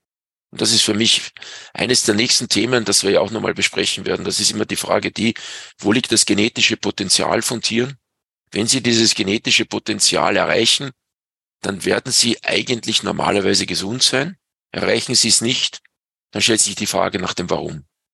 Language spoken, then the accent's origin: German; Salzburg, Austria; Bei uns in Pinzgau heißt es, z Maria Lichtmess dran die Kälber um.